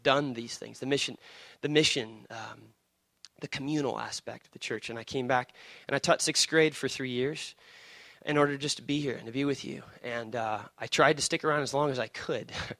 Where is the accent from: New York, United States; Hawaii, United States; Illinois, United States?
Illinois, United States; now in Michigan, United States; I grew up in Illinois before I moved here, and I was like, I'm never going to live in Michigan.